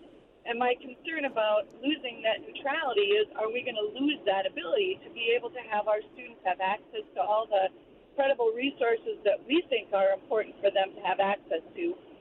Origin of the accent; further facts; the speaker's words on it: Park Rapids, Minnesota, United States; Well, I'm actually from Park Rapids, Minnesota.